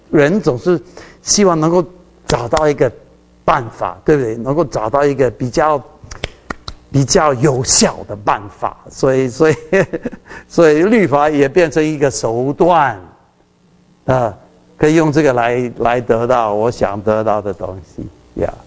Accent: Taiwan; 他的口音跟我们台湾。跟我们台湾人有一点不一样啊

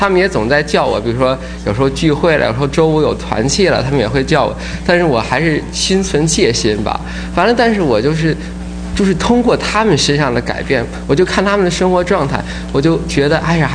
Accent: China; born there; 我是出生在大陆的90后吧

